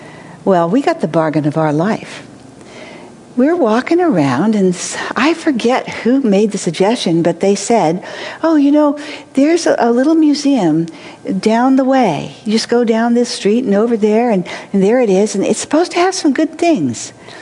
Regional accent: San Francisco, California, United States; And I come from San Francisco, and that's not circular.

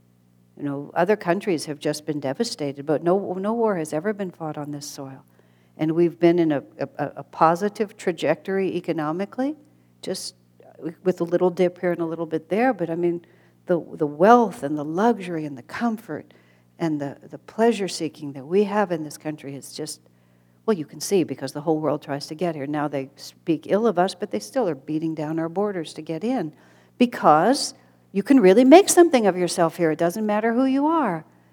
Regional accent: United States; And I'm so American, I thought, well, what the heck does that have to do with you?

